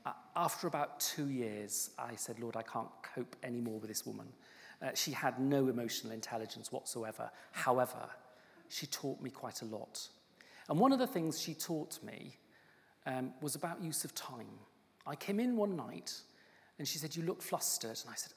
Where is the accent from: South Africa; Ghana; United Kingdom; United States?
United Kingdom; Wales; because I'm Welsh and I can talk.